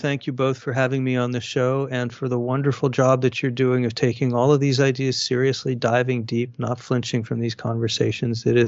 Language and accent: English; Arizona, United States; We're now finding in places like Arizona, my home state